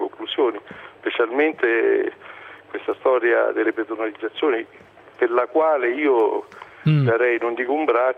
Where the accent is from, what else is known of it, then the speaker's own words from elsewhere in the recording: Rome, Lazio, Italy; born there; perché io sono nato a Roma, adoro questa città.